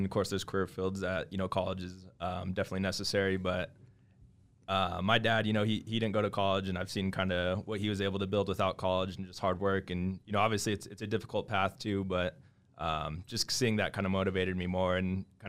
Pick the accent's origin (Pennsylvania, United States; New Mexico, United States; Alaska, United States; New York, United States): New Mexico, United States; Albuquerque; So I grew up here in Albuquerque, New Mexico. Went to La Cueva High School. My parents were both entrepreneurs, so they owned their businesses.